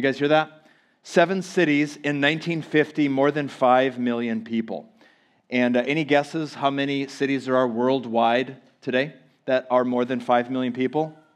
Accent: Minnesota, United States; I'm from Minnesota, and so this week we saw that in Minneapolis.

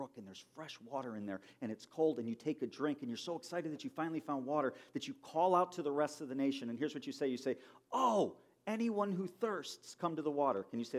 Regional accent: Chicago, Illinois, United States; you know, I lived with Charles for a while in Michigan. We grew up in Chicago.

